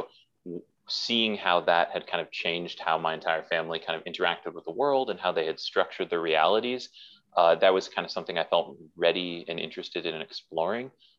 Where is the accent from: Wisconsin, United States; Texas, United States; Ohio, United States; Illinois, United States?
Wisconsin, United States; Milwaukee; I was raised in Milwaukee, Wisconsin. I adore my family, but we weren't really cinephiles.